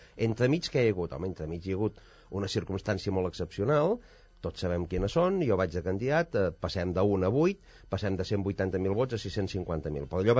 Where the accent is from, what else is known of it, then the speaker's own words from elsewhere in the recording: Catalonia, Spain; jo no sóc nacionalista, jo sóc un català demòcrata que vol que el seu país sigui com els altres